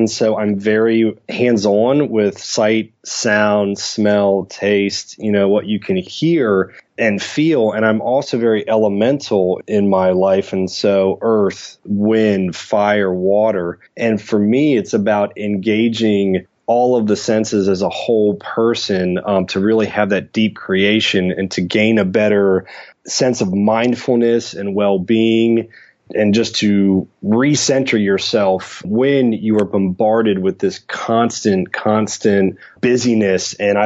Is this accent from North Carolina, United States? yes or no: no; Tampa, Florida, United States; I grew up in Tampa, Florida, and so we were, you know, I was fortunate enough to live 20 minutes from the beach.